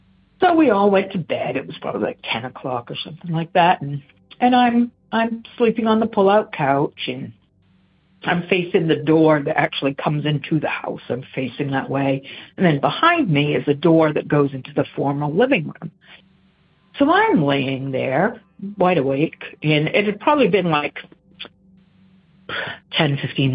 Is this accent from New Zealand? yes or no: no; Maine, United States; We were in Connecticut, and we had decided to move back to where I grew up in Maine.